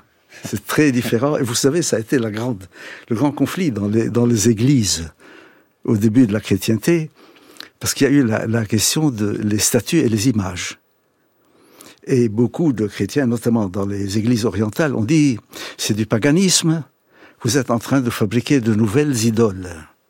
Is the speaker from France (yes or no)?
no; Haifa, Haifa District, Israel; un Palestinien, qui vit dans ma ville natale, à Haïfa